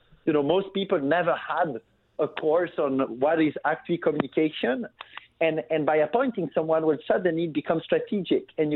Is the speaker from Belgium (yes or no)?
yes; Belgium; I'm originally from Belgium. I grew up in Belgium, and I'm sort of a next generation member of a Belgian family business.